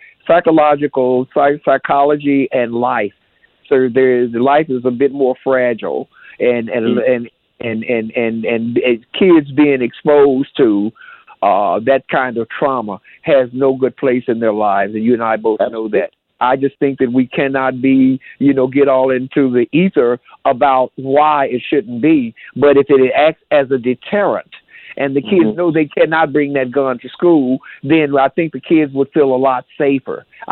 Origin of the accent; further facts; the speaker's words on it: the South, United States; You know, I come from the South, and people had kids because they know they was going to need them kids to work in them fields